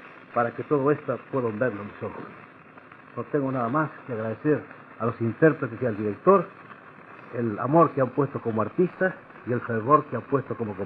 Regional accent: Argentina; como humilde escritor y como argentino

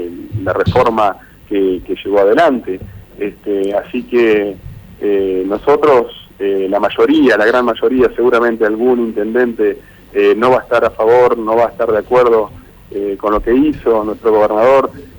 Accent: Paraná, Entre Ríos, Argentina; moved away as an adult; No, sí, por supuesto que sí, y con más razón para Paraná, mi ciudad natal. Yo soy paranaense, viví hasta los 25 años, obviamente, y tengo toda mi familia ahí.

